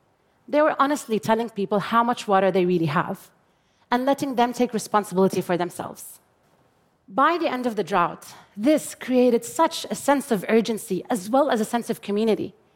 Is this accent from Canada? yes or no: no; Jordan; I grew up in Jordan, a water-poor country that has experienced absolute water scarcity since 1973.